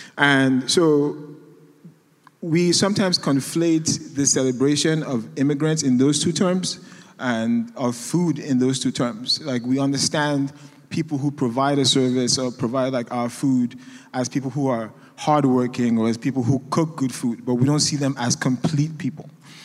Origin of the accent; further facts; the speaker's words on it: Nigeria; now in United States; I'm an immigrant. I'm Nigerian. Currently, I'm undocumented. So I came in here as a student.